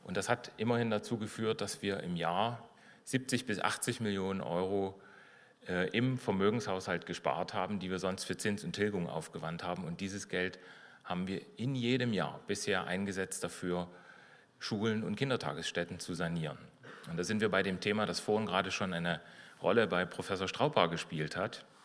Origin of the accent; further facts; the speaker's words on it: Dresden, Saxony, Germany; Ich selber bin aus Dresden, wie Sie wissen